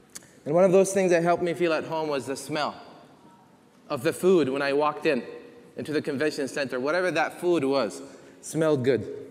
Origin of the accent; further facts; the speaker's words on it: Jeddah, Makkah Province, Saudi Arabia; also born or lived in Harar, Ethiopia; now in United States; So I grew up in Jeddah, so born in Ethiopia, from Harar, ancestors from Yemen, grew up in Jeddah, right, surrounded by the Yemeni culture and the Hijazi culture, which is the western part of Arabia